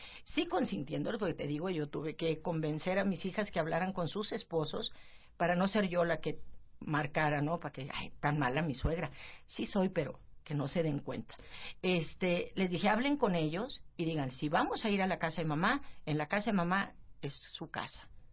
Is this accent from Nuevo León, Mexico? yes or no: yes; Monterrey, Nuevo León, Mexico; Yo soy de Monterrey.